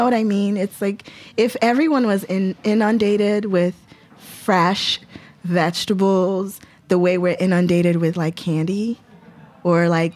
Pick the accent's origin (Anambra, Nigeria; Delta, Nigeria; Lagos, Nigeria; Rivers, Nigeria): Lagos, Nigeria; I grew up in Lagos, which is like a city.